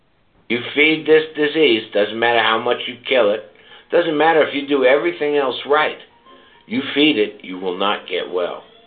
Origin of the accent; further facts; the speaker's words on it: Manhattan, New York, United States; also born or lived in St. Louis; I'm from St. Louis, you. Listen up. Having family meals is not, you know, just belong to the South. Now, I'm half Jewish, half Protestant, and I grew up mostly with Italians in Manhattan.